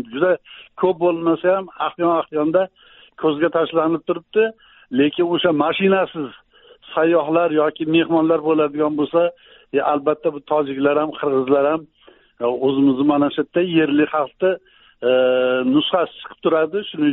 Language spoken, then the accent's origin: Uzbek; Chimyon, Fergana Region, Uzbekistan; man yoshligim o'tgan qishlog'im Chimyonda